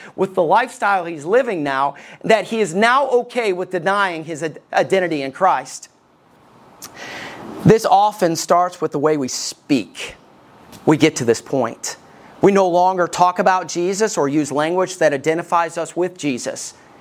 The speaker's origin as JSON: {"language": "English", "region": "Alabama", "country": "United States", "tie": "born or raised there", "also_born_or_lived": "Tennessee, United States", "accent": "southern", "moved": "yes", "lives_now": "Ohio, United States", "said": "When I first moved to Ohio, I grew up in Alabama. I lived in Tennessee, so I had a southern accent. I don't have one anymore."}